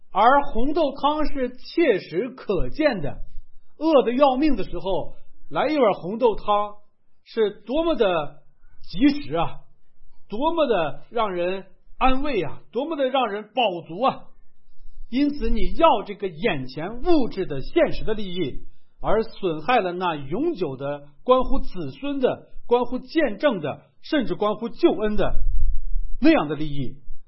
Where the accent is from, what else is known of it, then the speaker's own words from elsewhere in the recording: Linfen, Shanxi, China; 我的老家叫临汾啊